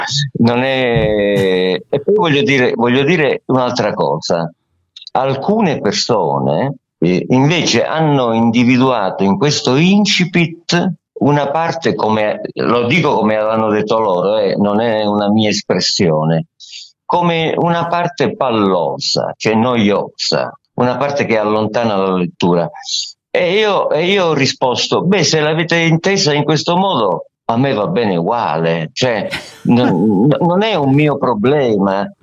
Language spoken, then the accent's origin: Italian; Cosenza, Calabria, Italy; now in Milan, Italy; Io vivo a Milano, ma sono calabrese.